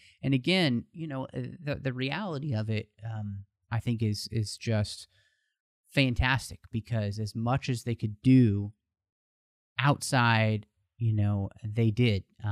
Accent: Texas, United States; And the other thing to me, and I am originally from Texas

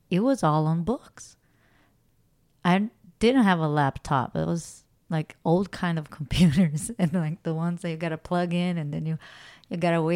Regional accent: Brazil; moved away; but also like for me, right, my family is from Brazil. I'm from Brazil.

